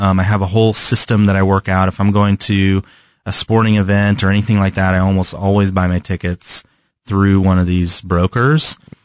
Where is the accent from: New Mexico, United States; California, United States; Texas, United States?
California, United States; Maybe it's because I'm from California where the weather is pretty constant all the time.